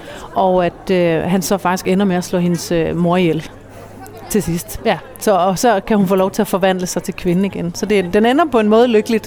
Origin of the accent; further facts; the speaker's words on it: Svendborg, Region of Southern Denmark, Denmark; also born or lived in Sweden; Altså, jeg er jo født og opvokset i Svendborg, hvor vi sidder lige nu. Men min far er norsk, og så har jeg faktisk også levet store dele af mit liv i Sverige.